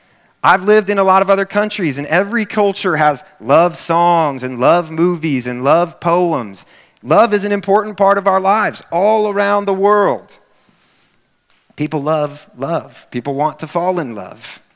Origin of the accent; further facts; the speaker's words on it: Kansas, United States; now in Texas, United States; I've been here almost a year now. I'm from Kansas originally